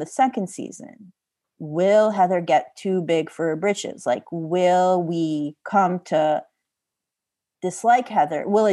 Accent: Israel; I'm from Israel.

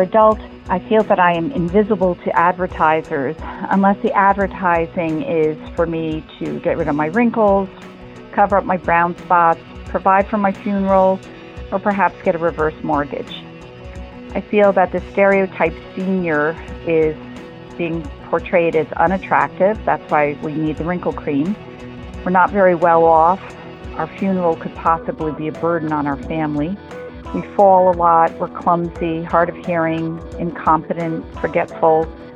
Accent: New York, United States; I am from New York.

